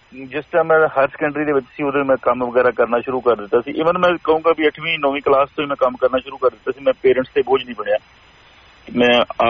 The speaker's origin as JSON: {"language": "Punjabi", "town": "Alamgarh", "region": "Punjab", "country": "India", "tie": "born or raised there", "also_born_or_lived": "Ganganagar area, Rajasthan", "said": "ਰਾਜਸਥਾਨ ਤੇ ਪੰਜਾਬ ਦੇ ਬਾਰਡਰ ਤੇ ਇੱਕ ਪਿੰਡ ਹੈਗਾ ਛੋਟਾ ਜਿਹਾ ਖੂਈ ਕੁੜਾ ਰਿਕੁੰਦਰਾ ਉੱਥੇ ਮੇਰਾ ਬਰਥ ਹੋਇਆ ਸੀ ਤੇ ਮੇਰੀ ਜਿਹੜੀ ਪੜ੍ਹਾਈ ਹੈ ਪਹਿਲੀ ਤੋਂ ਲੈ ਕੇ ਅੱਠਵੀਂ ਤੱਕ ਉਹ ਅਬੋਹਰ ਦੇ ਨਾਲ ਇੱਕ ਪਿੰਡ ਹੈ ਆਲਮਗੜ੍ਹ ਉੱਥੇ ਮੈਂ ਪੜ੍ਹਿਆ"}